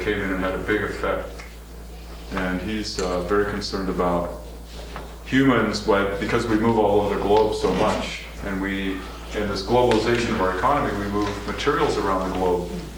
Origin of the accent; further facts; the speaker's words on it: New England, United States; I grew up in New England